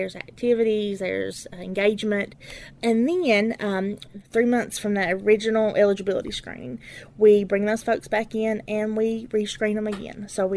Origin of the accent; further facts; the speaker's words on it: Letcher County, Kentucky, United States; I'm from Letcher County. Lived in Letcher County my entire life.